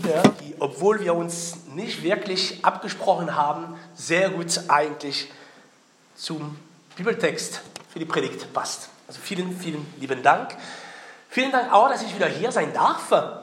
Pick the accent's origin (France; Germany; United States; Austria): France; German is a second language; weil, wie Sie es hören, bin ich selber Franzose.